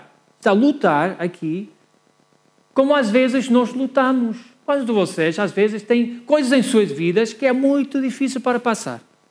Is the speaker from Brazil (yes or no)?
no; United States; Portuguese is a second language; now in Portugal; Eu quero, como bom americano aqui no país de Portugal, dizer que eu adoro futebol.